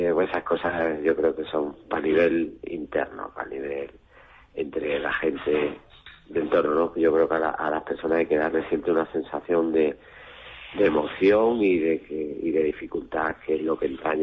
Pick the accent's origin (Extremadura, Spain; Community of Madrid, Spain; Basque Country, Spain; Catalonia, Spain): Extremadura, Spain; yo me siento orgulloso como extremeño también